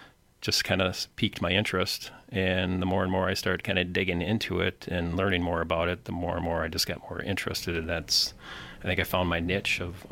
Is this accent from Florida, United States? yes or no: no; Wisconsin Rapids, Wisconsin, United States; I'm a local here, born and raised in Wisconsin Rapids.